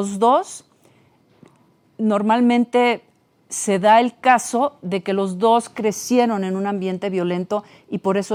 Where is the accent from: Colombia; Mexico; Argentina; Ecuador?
Mexico; Irapuato, Guanajuato; born there; que nací en Irapuato, ¿no?